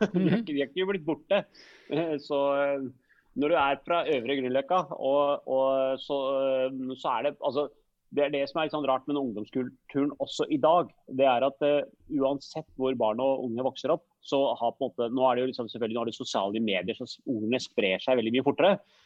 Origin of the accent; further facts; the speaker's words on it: Oslo, Norway; Men det der i Iladalen, hvor jeg er født og oppvokst, mellom Sagen og Kjellands plass et sted, det var jo ikke hippt område den gangen, nå har det blitt noe kulere, men det var jo blokkleiligheter, så du er jo i blokka.